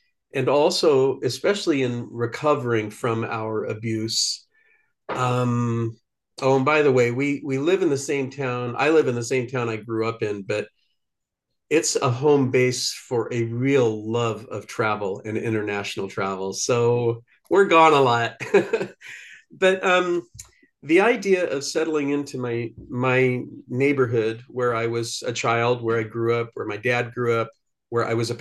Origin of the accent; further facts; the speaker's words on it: Portland, Oregon, United States; I'm born and raised in Portland, Oregon, on the west coast of the United States.